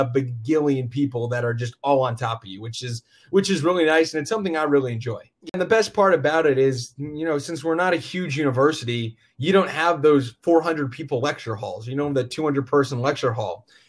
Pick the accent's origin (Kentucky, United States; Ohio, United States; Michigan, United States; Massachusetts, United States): Massachusetts, United States; Well, first off, I'm a kid from Massachusetts.